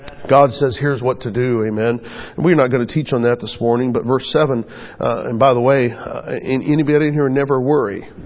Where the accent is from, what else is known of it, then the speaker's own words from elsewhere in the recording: United States; And I, as an American, it's just, boy, it just makes me grit my teeth.